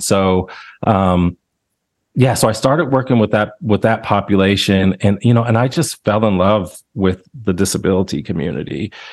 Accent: Akron, Ohio, United States; now in Tennessee, United States; I am originally from Ohio, Akron, Ohio, to be specific, and went to university up in Cleveland.

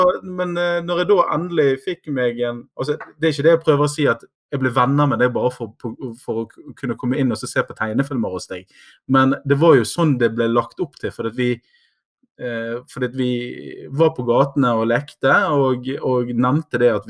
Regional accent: Bergen, Vestland, Norway; der som vi vokste opp da i Olsvik, borutslaget som jeg var tilknyttet til

